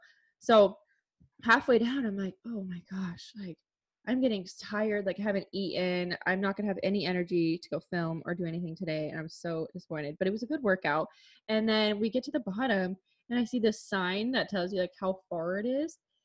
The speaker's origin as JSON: {"language": "English", "region": "Idaho", "country": "United States", "tie": "born or raised there", "said": "I was born and raised in Idaho. So country music was like a big part of my growing up."}